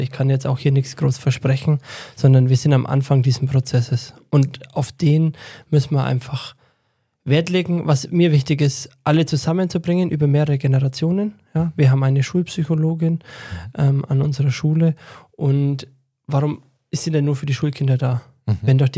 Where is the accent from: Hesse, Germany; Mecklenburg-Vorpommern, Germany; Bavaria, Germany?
Bavaria, Germany; Wassertrüdingen; ich komme ja aus dem Ortsteil, ich komme aus Schopdach, ich komme nicht direkt aus Wassertrüdingen, obwohl man ja sagt, die Vorstadt. Mhm. Ich will einfach hier bleiben. Mir ist die Heimat wichtig geworden.